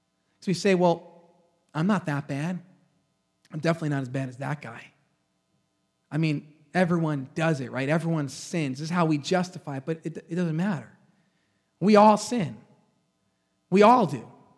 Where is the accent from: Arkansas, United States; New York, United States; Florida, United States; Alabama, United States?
New York, United States; for some reason, we don't like simple because we're from Long Island.